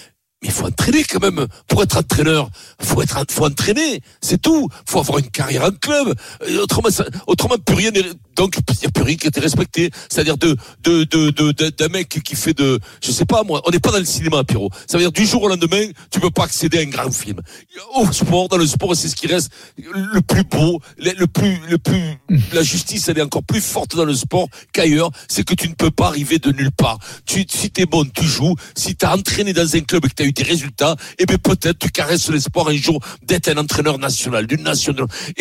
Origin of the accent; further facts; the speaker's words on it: France; Nous, on se dit peut-être qu'il a une chance parce qu'on est français